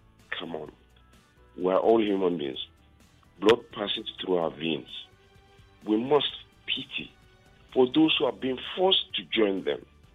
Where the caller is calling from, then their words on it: Maiduguri, Borno, Nigeria; I'm calling you from Maiduguri.